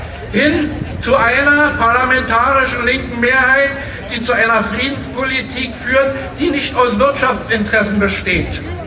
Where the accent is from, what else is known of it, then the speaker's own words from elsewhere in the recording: Berlin, Germany; Aber ich komme aus der Hufeisensiedlung in Britz